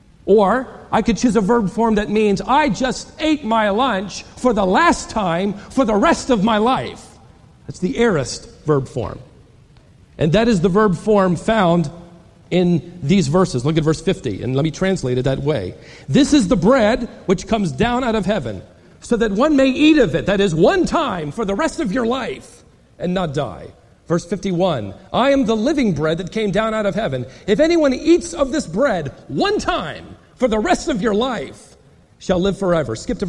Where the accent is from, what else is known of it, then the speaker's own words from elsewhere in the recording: Virginia, United States; also born or lived in Dallas, Texas; That's when my wife and I lived in Dallas, Texas. Before that, I was raised in Virginia, so I was called a Virginian.